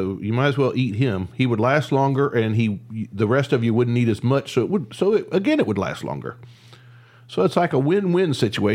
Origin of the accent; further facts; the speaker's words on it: Huntington, West Virginia, United States; I led a simple life growing up in Huntington, West Virginia, and this is way beyond what I can cope with.